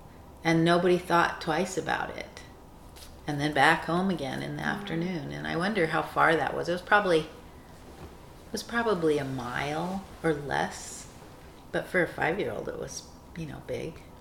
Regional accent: Reno, Nevada, United States; also born or lived in San Francisco; I was born in Reno, Nevada in 1957 at St. Mary's Hospital. And I lived in Reno much of my life until I had a freshman year of college away, and I lived in San Francisco for a few years.

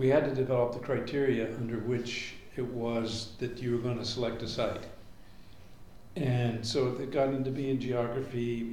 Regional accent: Fairbanks, Alaska, United States; Even though my friends from Fairbanks knew that I was from Fairbanks.

